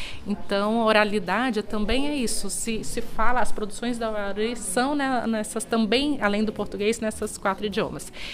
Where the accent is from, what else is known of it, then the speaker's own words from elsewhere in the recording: Amazonas, Brazil; Então, eu sou do Amazonas